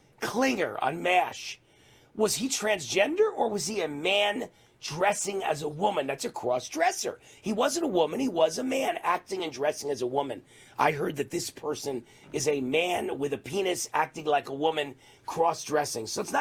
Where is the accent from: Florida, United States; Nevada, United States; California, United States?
Nevada, United States; Las Vegas; I'm from Vegas, I'm sorry to say that, but all the weirdos on the national scene seem to be from Vegas.